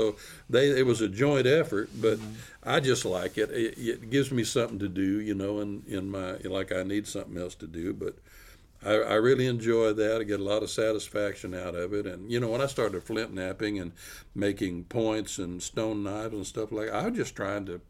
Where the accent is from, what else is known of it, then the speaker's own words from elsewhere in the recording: Texas, United States; even as a kid growing up in South Texas and messing. I was out crawling around the brush all the time